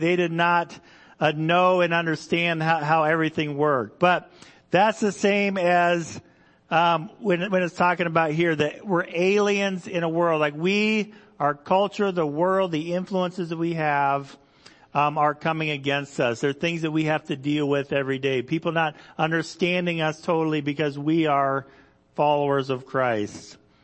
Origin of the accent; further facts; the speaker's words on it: Indonesia; also born or lived in Idaho, United States; So for me, growing up overseas, growing up in Indonesia, I remember talking to Indonesians